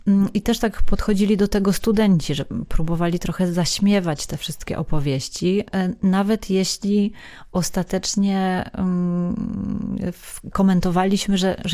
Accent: Kraków, Lesser Poland, Poland; jestem z wykształcenia teatrolożką, długo byłam recenzentką teatralną i pracowałam też w dwóch teatrach i wychowałam się w środowisku artystycznym w Krakowie

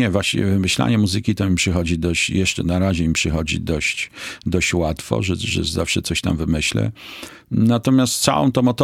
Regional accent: Kraków, Lesser Poland, Poland; ja tutaj nieopodal mieszkałem na Wrocławskiej. Jestem z Krakowa i też od kilku pokoleń jestem z Krakowa, znaczy wszyscy są z Krakowa. Także ja z tym miastem jestem związany. Wiesz, cały jestem z tego miasta, no.

